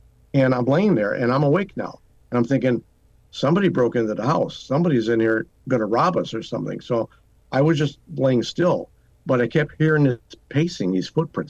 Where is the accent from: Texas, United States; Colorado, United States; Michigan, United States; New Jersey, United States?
Michigan, United States; Detroit; I'm from Detroit. I grew up in Detroit.